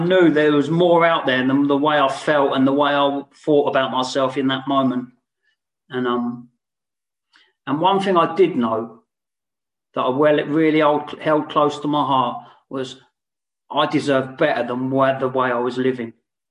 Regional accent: Basingstoke, South East England, United Kingdom; because I'm from Basingstoke originally, I remember driving away from the town

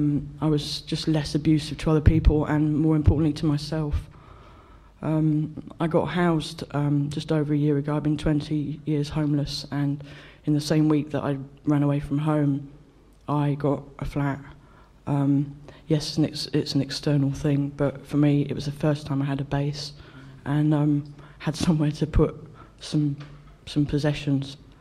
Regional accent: London, United Kingdom; I'm from West London

